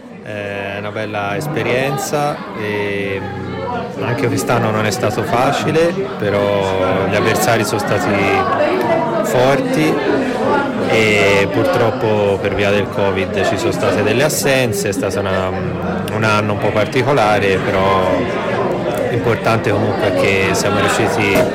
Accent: Prato, Tuscany, Italy; io sono di Prato.

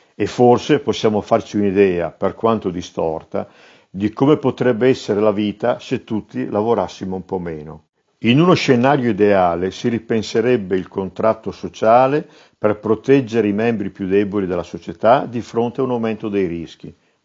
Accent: Cremona, Lombardy, Italy; ingegnere, sono di Cremona.

